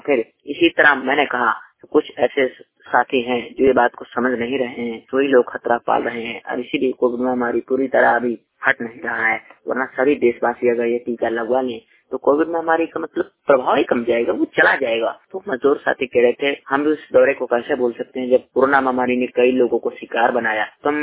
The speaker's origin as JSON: {"language": "Hindi", "town": "Banda", "region": "Uttar Pradesh", "country": "India", "said": "मैं श्रमिक बंडी रिपोर्टर … जिला बांदा उत्तर प्रदेश से।"}